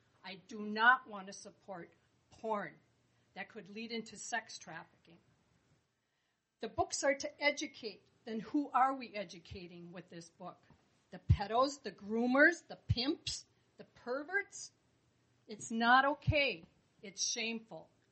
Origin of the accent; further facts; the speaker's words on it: Avon, Minnesota, United States; from Avon.